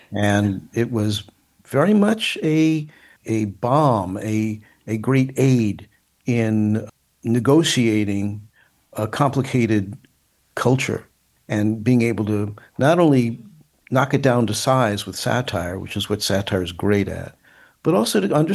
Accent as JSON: {"language": "English", "town": "Brooklyn", "region": "New York", "country": "United States", "tie": "born or raised there", "said": "and I'm a New Yorker. I grew up in Brooklyn, and we had candy stores."}